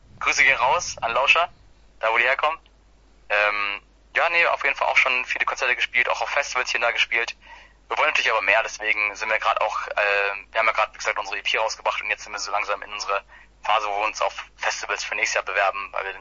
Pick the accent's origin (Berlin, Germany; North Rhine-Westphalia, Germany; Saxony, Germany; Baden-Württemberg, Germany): Baden-Württemberg, Germany; Gerlingen; Ja, wir kommen auch alle aus Gerlingen ursprünglich. Also wir sind alle da, kommen daher